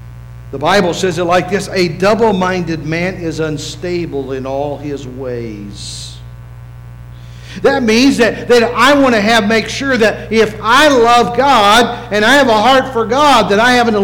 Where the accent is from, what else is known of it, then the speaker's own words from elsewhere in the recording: West Virginia, United States; now in California, United States; I came from West Virginia. We came to California.